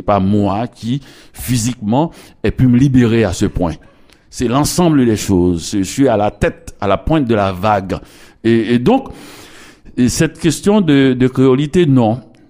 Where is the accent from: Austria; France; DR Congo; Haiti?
Haiti; Petit-Goâve, Ouest; Donc, Petit Gouave, j'ai passé mon enfance à Petit Gouave.